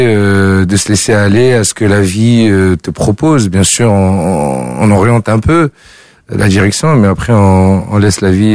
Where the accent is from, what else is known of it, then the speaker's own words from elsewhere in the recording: Paris, Île-de-France, France; le fait que j'ai grandi à Paris et que forcément il y a des fois beaucoup de mots en français qui sortent, même quand je parle tunisien.